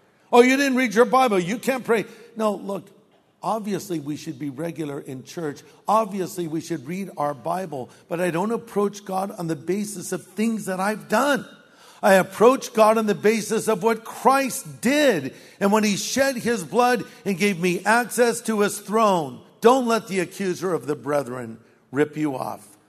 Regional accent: United States; I'm an American. I'm happy to be an American.

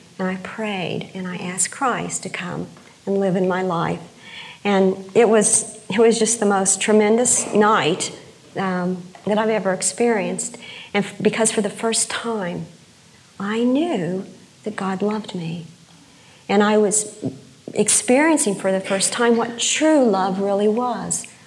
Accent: West Virginia, United States; When I grew up in West Virginia, I remember my bedroom so well that I spent hours and hours in.

